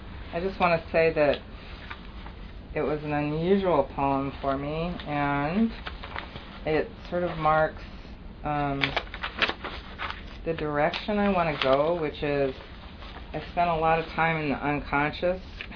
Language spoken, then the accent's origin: English; Berkeley, California, United States; I was a crazy teenager growing up in Berkeley in the late 60s